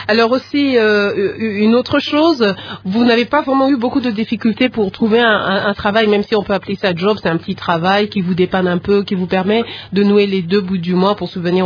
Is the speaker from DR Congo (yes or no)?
yes; DR Congo; ici chez nous en République démocratique du Congo